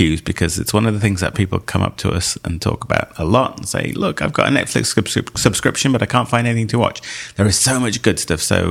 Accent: Barcelona, Catalonia, Spain; I come from Barcelona.

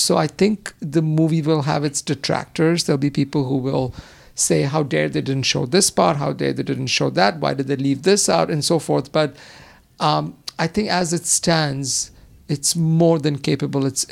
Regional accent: Mumbai, Maharashtra, India; having born and brought up in Mumbai and having family there

